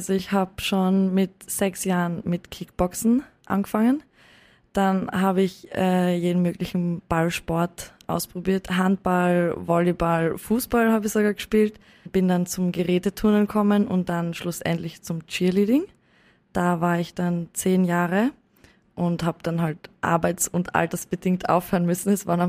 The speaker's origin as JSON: {"language": "German", "town": "Graz", "region": "Styria", "country": "Austria", "said": "bin 32 aus Graz und bin Personal Trainerin und generell sehr sportlich unterwegs."}